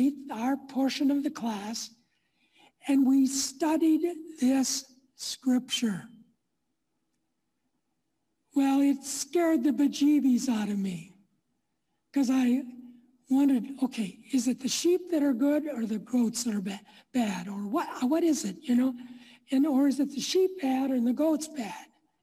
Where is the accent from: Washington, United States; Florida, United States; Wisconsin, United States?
Wisconsin, United States; Platteville; born or raised there